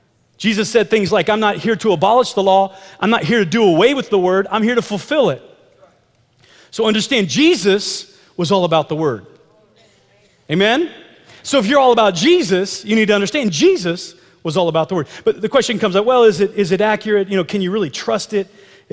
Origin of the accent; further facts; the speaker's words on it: Midwest, United States; It's just like as a young man growing up in the Midwest and in the Bible Belt